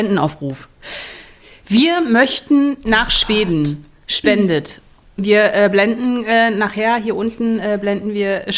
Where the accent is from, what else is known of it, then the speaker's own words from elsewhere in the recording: Berlin, Germany; Ich komme ja aus Berlin.